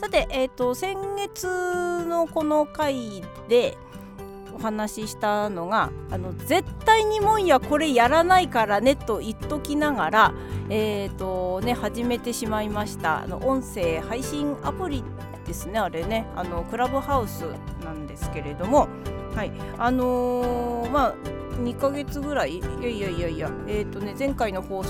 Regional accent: Saitama, Japan; 地元埼玉のあるショッピングモールの中にあって

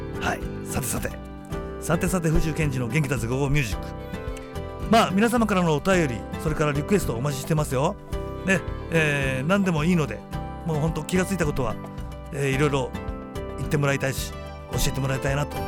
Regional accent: Yamaguchi, Japan; まあ、2日あるいは3日にはいつも、地元山口にね、帰省してますから

